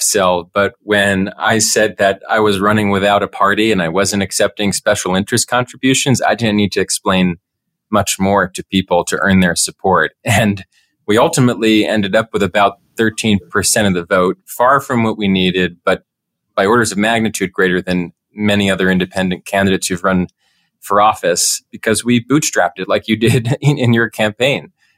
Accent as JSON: {"language": "English", "region": "Pennsylvania", "country": "United States", "said": "I come from Pennsylvania. We have gerrymandered districts."}